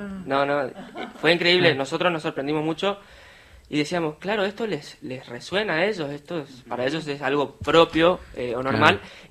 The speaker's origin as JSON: {"language": "Spanish", "region": "Chaco", "country": "Argentina", "said": "yo soy chaqueño"}